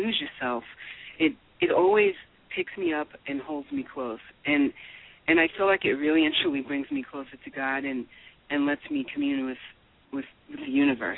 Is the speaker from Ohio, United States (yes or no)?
no; New York, United States; also born or lived in Queens, New York, United States; Well, I'm a New Yorker, native New Yorker, born and raised. I was born in Queens, actually, and raised between Long Island, New Rochelle, Mount Vernon, and Brooklyn, East New York, and Harlem